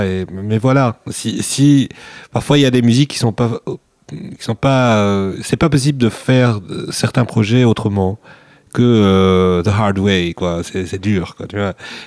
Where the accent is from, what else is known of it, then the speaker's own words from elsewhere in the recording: Tunisia; now in Belgium; Moi je suis tunisien, je vis en Belgique depuis maintenant plus que 13 ans ou 14 ans